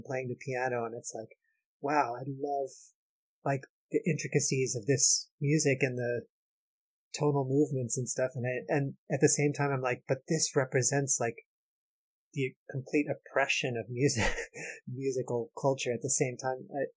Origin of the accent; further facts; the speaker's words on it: Los Angeles, California, United States; I grew up in Los Angeles as an only child, and I think that and my mother was quite poor